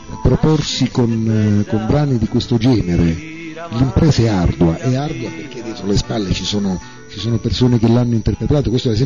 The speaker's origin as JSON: {"language": "Italian", "town": "Lipari", "region": "Sicily", "country": "Italy", "tie": "born there", "said": "noi siamo nati a Lipari. Quindi, come tutti gli eoliani, dentro di noi abbiamo..."}